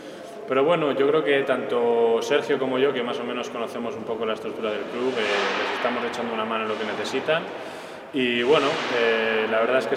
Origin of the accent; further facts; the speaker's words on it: Valladolid, Castile and León, Spain; los que somos de aquí de Valladolid, desde pequeñitos siempre hemos ido a ver el fútbol al José Zorrilla.